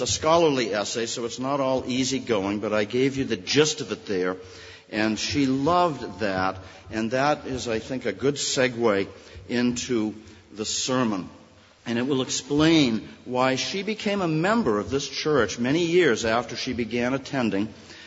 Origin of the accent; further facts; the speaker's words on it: Manchester, North West England, United Kingdom; the church that I was raised in here in Manchester